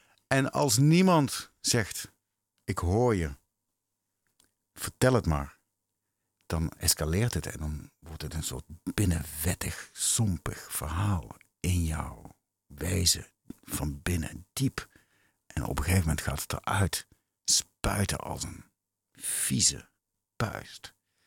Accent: Netherlands; En ze hadden natuurlijk al heel snel in de gaten dat wij uit Nederland kwamen.

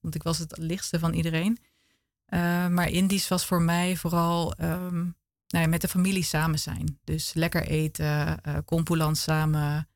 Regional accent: Ede, Gelderland, Netherlands; Ik ben zelf opgegroeid in Ede, in Gelderland. Geboren in het Bennekomse ziekenhuis met een keizersnede, maar in Ede opgegroeid en tot mijn 19e gewoond.

